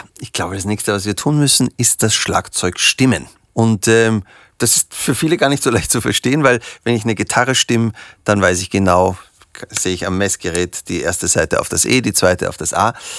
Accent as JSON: {"language": "German", "country": "Austria", "said": "als Österreicher muss ich das ja wissen"}